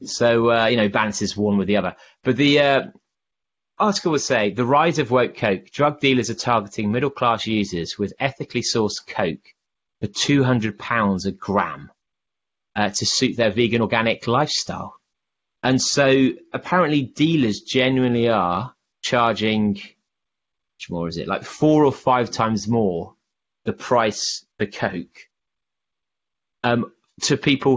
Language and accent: English; England, United Kingdom; because you know, we're English and the race is Italian.